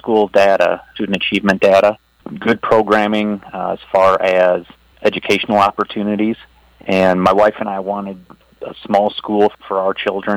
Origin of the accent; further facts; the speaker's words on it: Dubuque, Iowa, United States; Well, I grew up around Dubuque and Andrew in eastern Iowa. I graduated from Andrew High School.